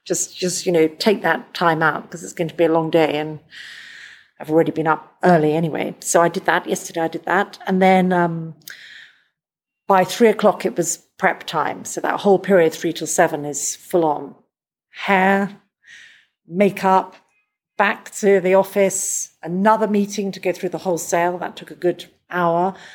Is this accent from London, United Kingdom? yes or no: yes; London, United Kingdom; I'm from London.